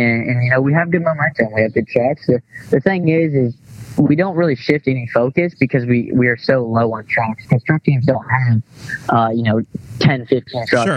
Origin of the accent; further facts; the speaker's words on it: Indiana, United States; You know, I'm a dirt racing guy. I grew up racing dirt in Indiana, sprint cars, modifieds.